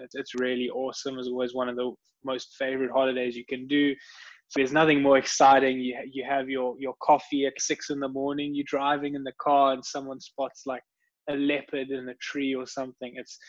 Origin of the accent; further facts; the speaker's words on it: South Africa; growing up in South Africa, you're very fortunate in the fact that there's massive game parks really close by, such as the Kruger National Park.